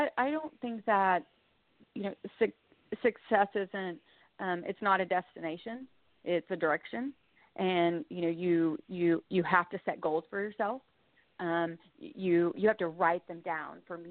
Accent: Oklahoma, United States; born or raised there; also born or lived in Venezuela

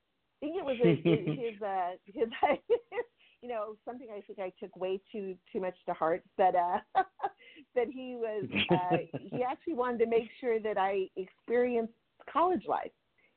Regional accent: Gila River Indian Reservation, Arizona, United States; Well, I was born on the Gila River Indian Reservation. I was raised there. I was the first of four children.

